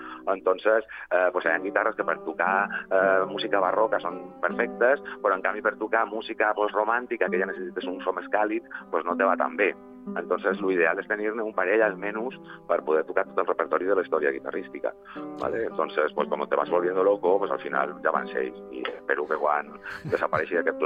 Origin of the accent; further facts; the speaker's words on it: Ibiza, Balearic Islands, Spain; sabeu que soc d'Eivissa